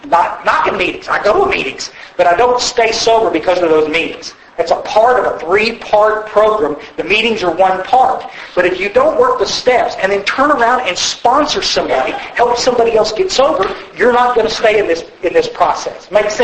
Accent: Kerrville, Texas, United States; also born or lived in Odessa; I grew up in Kerrville, Texas. I was actually born out in Odessa, out in the oil fields. My father was a printer, and he moved us to the hill country when I was about 11 years old

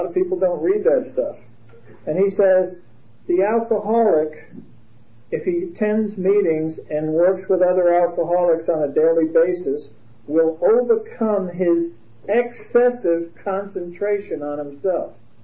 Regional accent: Brooklyn, New York, United States; I'm from Brooklyn. And you never ask anybody from Brooklyn what they do for a living.

